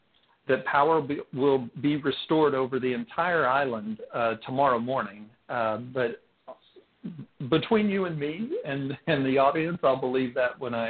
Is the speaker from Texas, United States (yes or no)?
yes; Texas, United States; And growing up in Texas, there were actually some opportunities for that. We lived on a patch of land in this little town south of Fort Worth.